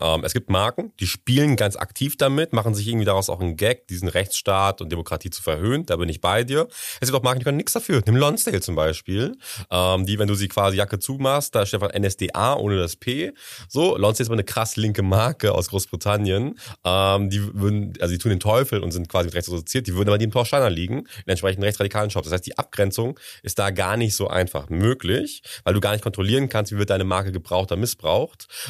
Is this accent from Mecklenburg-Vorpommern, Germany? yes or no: no; Dortmund, North Rhine-Westphalia, Germany; Ich komme aus Dortmund